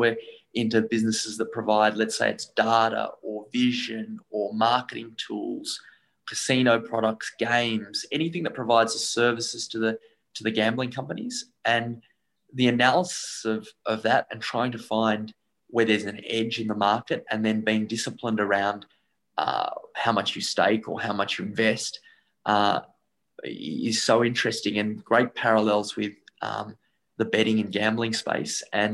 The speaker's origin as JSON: {"language": "English", "country": "Australia", "said": "And we're lucky coming from Australia, because that opening up happened 20 years ago here for us."}